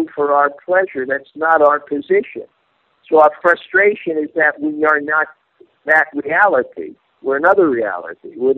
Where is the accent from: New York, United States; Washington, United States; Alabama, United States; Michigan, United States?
New York, United States; Brooklyn; Reminds me when I grew up in Brooklyn